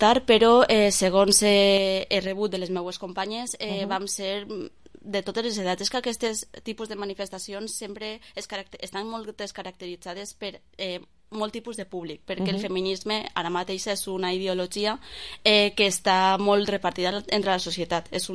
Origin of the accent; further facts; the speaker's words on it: Almassora, Valencian Community, Spain; Jo, per exemple, soc d'Almassora